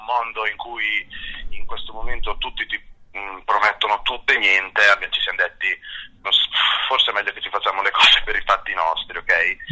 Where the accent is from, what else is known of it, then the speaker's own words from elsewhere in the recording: Emilia-Romagna, Italy; appunto, da buon romagnolo, di spataccare un attimo